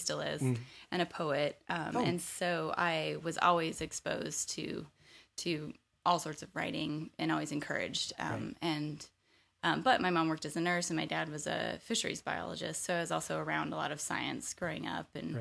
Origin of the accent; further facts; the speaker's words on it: Tennessee, United States; Right. Yeah, I grew up in Tennessee. Same thing.